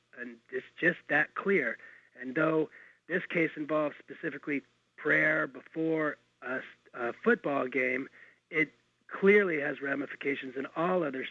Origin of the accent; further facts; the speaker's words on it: Texas, United States; I am from Texas, but I've been exiled for 13 years and just came back from New York